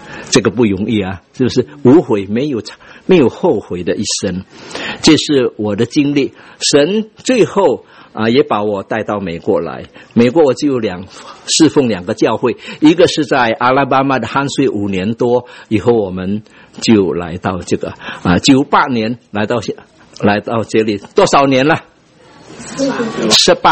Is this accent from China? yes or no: no; Indonesia; 我不是从台湾来的，我是在印尼出生的，不过那个时候有华校。由华校就念完高中